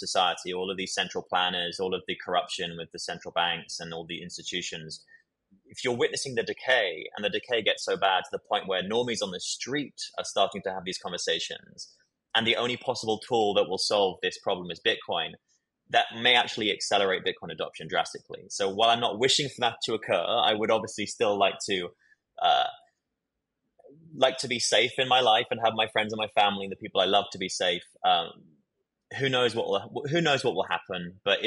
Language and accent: English; United Kingdom; also born or lived in Texas, United States; now in United States; and I was actually born here in America, but I grew up in the UK, and it doesn't sound like it, but I am Texan. And my culture very much reflects that.